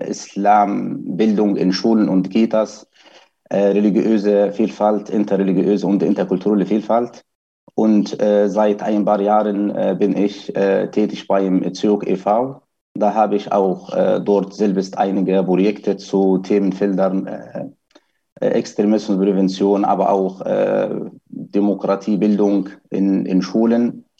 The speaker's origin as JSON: {"language": "German", "country": "Egypt", "tie": "born or raised there", "moved": "as an adult", "lives_now": "Germany", "said": "Ursprünglich stamme ich aus Ägypten, ein weites Land jetzt von Deutschland irgendwie. Und ich habe dort Germanistik studiert, also dort geboren, aufgewachsen und als erwachsener Mensch nach Deutschland gekommen. Erstmal 2006"}